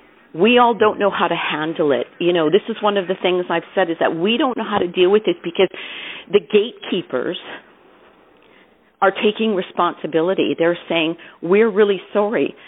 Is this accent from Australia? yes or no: no; Canada; And that's just the trauma we experience just growing up in Canada.